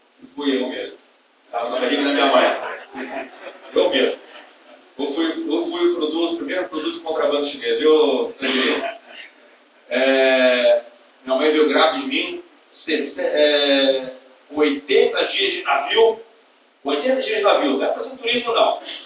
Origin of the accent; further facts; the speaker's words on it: São Paulo, Brazil; born there; Embora eu moro em São Paulo, eu nasci em São Paulo